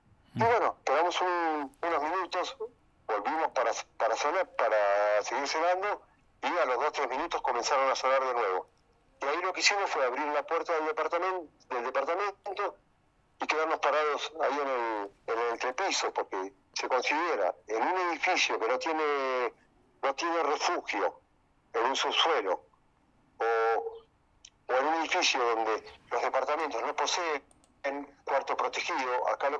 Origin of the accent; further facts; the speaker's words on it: Argentina; cuando me detectaron al hablar en hebreo el acento: ah, me dicen, vos sos argentino, sí.